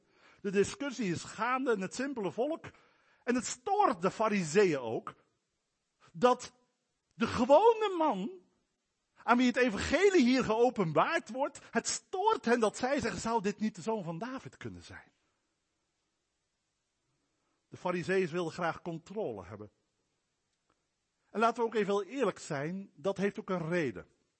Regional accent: Drenthe, Netherlands; Bij ons in Drenthe hebben we ook nog een beetje die verhouding met Den Haag.

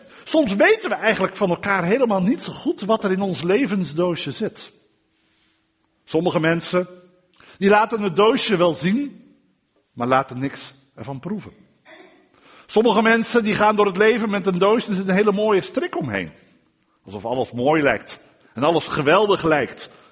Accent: Dordrecht, South Holland, Netherlands; Ik ben een Dordtenaar

